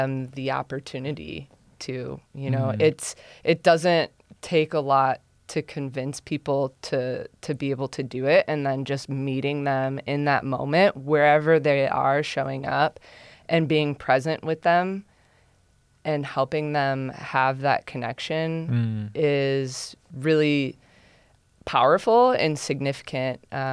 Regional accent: Ohio, United States; Yeah, I grew up in the Oak Openings region

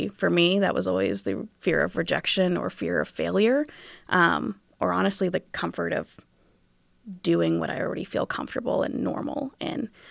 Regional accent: New England, United States; I'm from New England originally, and they play field hockey out there.

